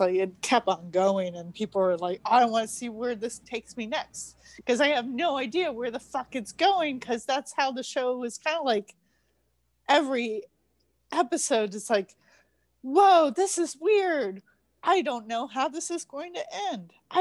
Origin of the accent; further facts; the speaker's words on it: Orlando, Florida, United States; also born or lived in New York; now in Connecticut, United States; I'm originally from Orlando, Florida. We didn't have that. So seeing seasons, I've been up here in the north now I can just say the north, because like was living in New York for about 10 years and now I'm living in Connecticut.